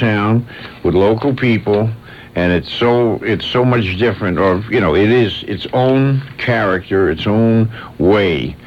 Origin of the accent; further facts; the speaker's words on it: East Coast, United States; now in Chicago, United States; And I come from the East Coast, as you know, and when I came out here